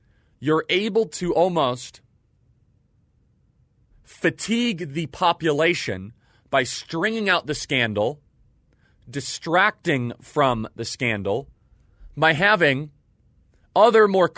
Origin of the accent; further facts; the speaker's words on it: Illinois, United States; I grew up in Illinois, where we have term limits in Illinois.